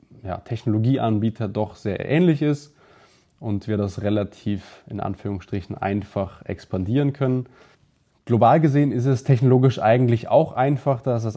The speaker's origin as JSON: {"language": "German", "country": "Germany", "lives_now": "Austria", "said": "Da war ich schon in Österreich, aber ich bin ursprünglich aus Deutschland."}